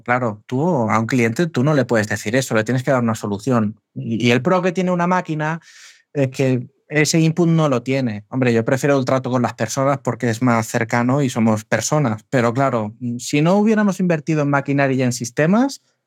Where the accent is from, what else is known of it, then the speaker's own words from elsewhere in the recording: Catalonia, Spain; Como buen catalán, pagar impuestos no me gusta mucho